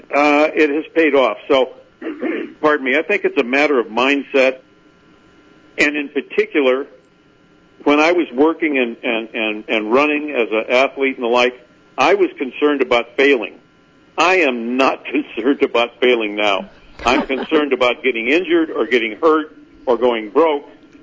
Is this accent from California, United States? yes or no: yes; Palos Verdes, California, United States; I was raised in Palos Verdes, and I surfed the cove all the time